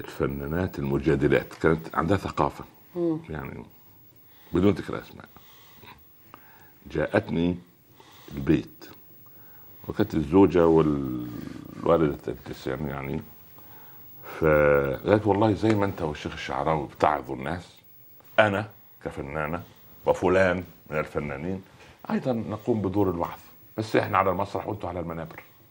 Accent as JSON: {"language": "Arabic", "town": "Minya", "region": "Minya Governorate", "country": "Egypt", "tie": "born or raised there", "said": "يعني انا اذكر كنا كل صباح نعمل نشيد للمنيا"}